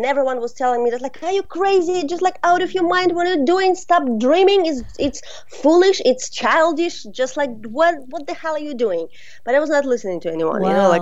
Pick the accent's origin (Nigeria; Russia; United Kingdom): Russia; now in Brooklyn, United States; Well, yes, I'm originally from Russia, but now I'm from Brooklyn, come on.